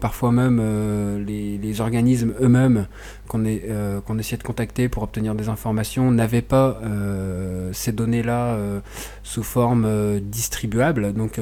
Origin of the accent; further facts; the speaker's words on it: Rennes, Brittany, France; Concernant la ville de Rennes, puisque nous on est rennais, hein